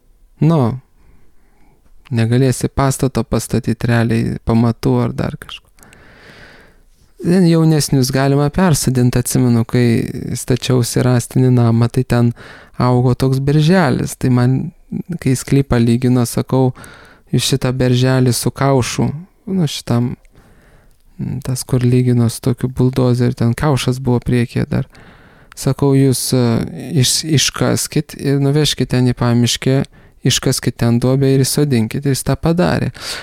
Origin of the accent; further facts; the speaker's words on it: Kaunas, Kaunas County, Lithuania; Name, kuriame augau Kaune, prie namo yra sodas, senom obelim